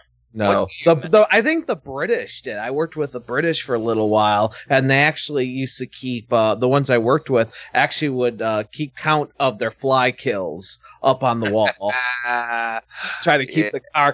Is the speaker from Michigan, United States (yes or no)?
yes; Michigan, United States; Could just remind people of the Michigan horny toad, because I am from Michigan and I can't verify anything else.